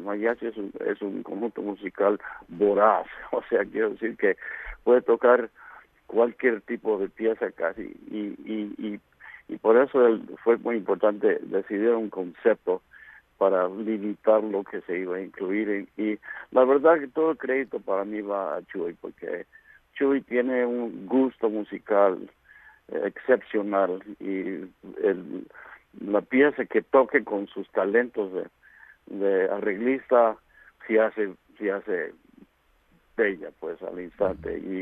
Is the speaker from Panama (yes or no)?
no; California, United States; Vivo en Washington, pero soy de California.